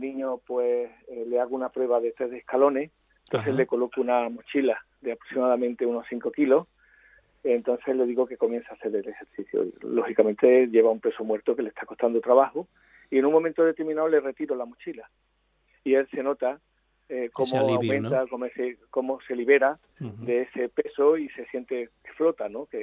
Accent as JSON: {"language": "Spanish", "town": "Puente Genil", "region": "Andalusia", "country": "Spain", "tie": "born or raised there", "said": "hace ya mucho tiempo que llevo un programa de obesidad infantil en mi pueblo, en Puente Genil"}